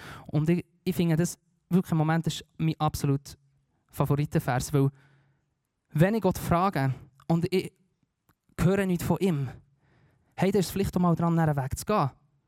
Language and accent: German; Spiez, Bern, Switzerland; Ich bin in Spiez aufgewachsen, wunderschön